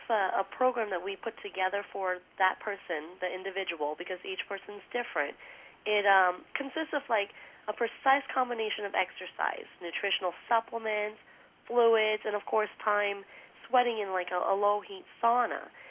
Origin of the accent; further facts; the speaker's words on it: New York City, New York, United States; also born or lived in Los Angeles / Orange County, California; I grew up in New York City, like right there in Manhattan, L.A., and also like Orange County in California.